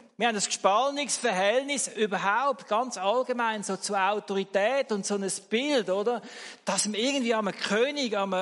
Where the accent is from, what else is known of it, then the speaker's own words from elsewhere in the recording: Switzerland; Wir haben aber auch eine Geschichte natürlich als Schweizer, oder?